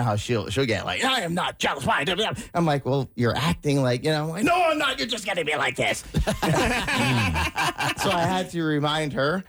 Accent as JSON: {"language": "English", "region": "Rhode Island", "country": "United States", "said": "Yeah, it is ironic that I am from Rhode Island. And years ago, I moved all over."}